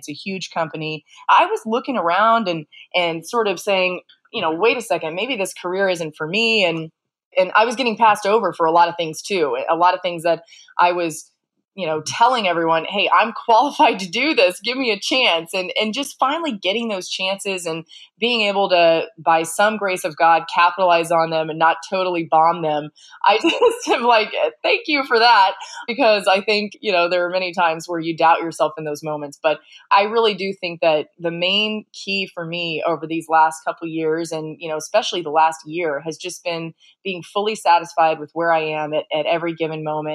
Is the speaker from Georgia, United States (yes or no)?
yes; Atlanta, Georgia, United States; I liked sports growing up in Atlanta. I liked the Braves and my brothers would always play.